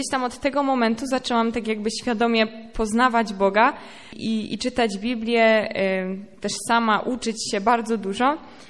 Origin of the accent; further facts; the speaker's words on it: Wisłoczek, Subcarpathian Voivodeship, Poland; pochodzę z Podkarpacia, z takiej małej wioski Wisłoczek.